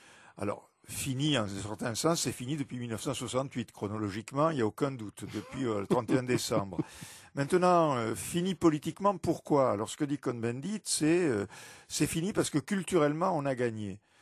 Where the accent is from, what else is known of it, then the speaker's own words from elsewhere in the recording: Toulouse, Occitanie, France; étant originaire de Toulouse, j'ai fait un crochet par ma ville natale